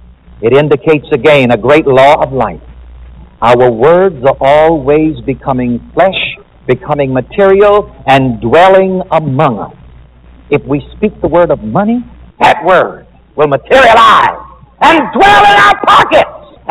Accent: the South, United States; being born and raised in the South, we used to save our good linens

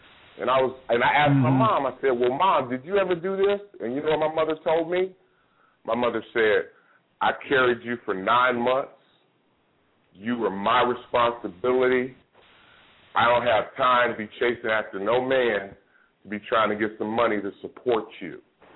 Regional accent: Oakland, California, United States; also born or lived in San Francisco; We used to stand out at the bus stop at 6 o'clock in the morning. We moved from San Francisco to Oakland. My mom bought a house for $60,000, and that was in, like, 73.

